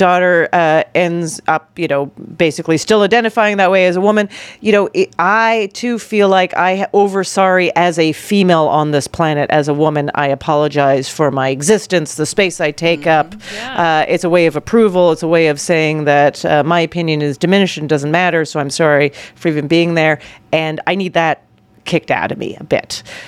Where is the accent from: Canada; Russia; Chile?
Canada; Also, I grew up in Canada.